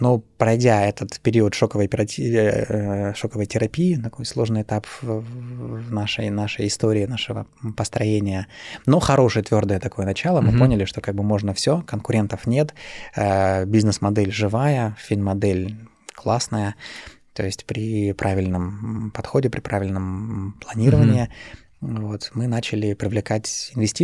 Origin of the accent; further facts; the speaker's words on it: Syktyvkar, Komi Republic, Russia; а я родом сам из Сыктывкара